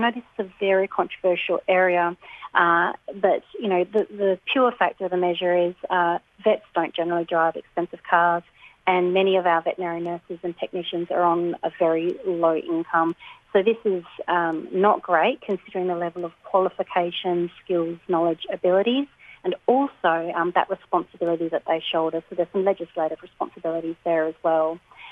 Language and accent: English; Western Australia, Australia; my hometown, and we haven't actually had a vet there in that Wheatbelt area for about maybe 3-4 years approximately.